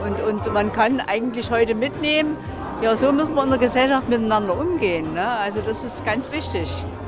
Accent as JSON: {"language": "German", "region": "Saxony", "country": "Germany", "said": "Gerade im Erzgebirge. Wir kommen aus dem Erzgebirge."}